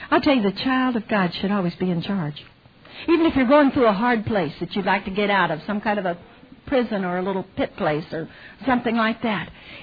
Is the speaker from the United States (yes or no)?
yes; Texas, United States; You know, I'm from Texas, and I remember hearing a lot of saying